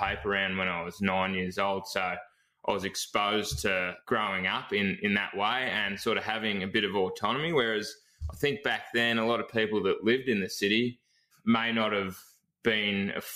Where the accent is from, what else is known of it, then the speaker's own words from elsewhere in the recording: Chewton, Victoria, Australia; So I actually grew up in a town called Chewton, which is about 8 kilometres from Castlemaine